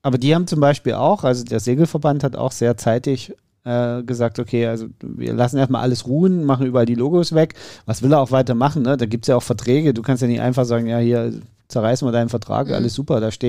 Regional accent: Saxony, Germany; Sachsen halt, was will ich da? Es ist mein Heimatbundesland

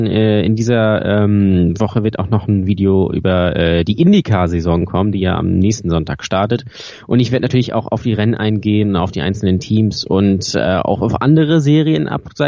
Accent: Lübeck, Schleswig-Holstein, Germany; Aus Lübeck.

